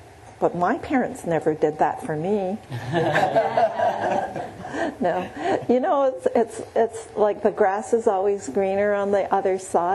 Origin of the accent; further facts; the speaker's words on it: Hawaii, United States; you know, but I grew up in Hawaii. It's like, I swam under waterfalls and beautiful rivers, you know.